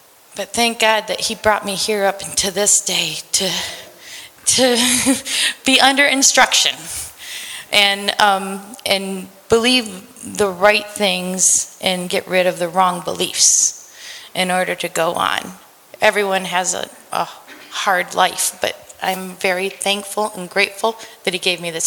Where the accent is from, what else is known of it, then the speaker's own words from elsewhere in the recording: New Providence, New Jersey, United States; So I was born in Providence Hospital, and I lived in New Providence, New Jersey, when I was five.